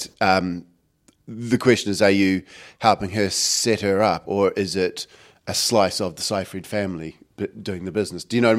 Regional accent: New Zealand; being a Kiwi

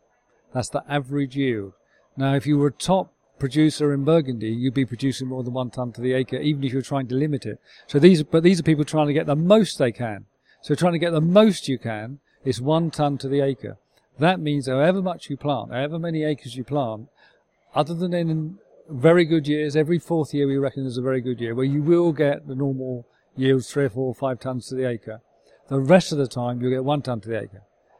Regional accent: East of England, United Kingdom; But I grew up in Suffolk, which is the other side of England

